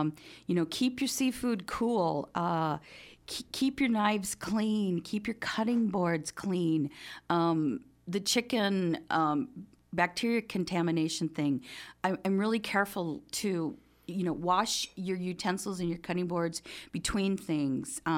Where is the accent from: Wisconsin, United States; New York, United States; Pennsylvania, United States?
Wisconsin, United States; moved away as an adult; When I grew up in Wisconsin and I left at 18, it was lake perch, panfish, which is really, really good.